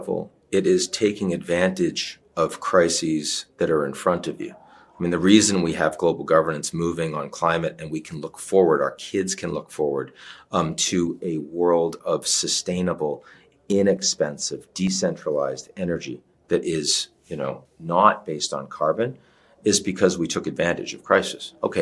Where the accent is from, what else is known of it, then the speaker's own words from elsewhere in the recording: United States; Well, I mean, in part because I'm an American, and this election period is unprecedentedly challenging.